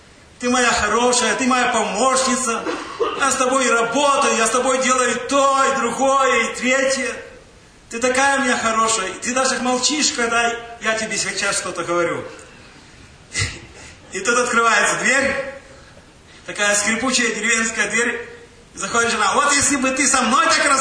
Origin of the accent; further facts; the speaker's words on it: Belarus; Я вырос в Беларуси, в одном колхозе, в деревне.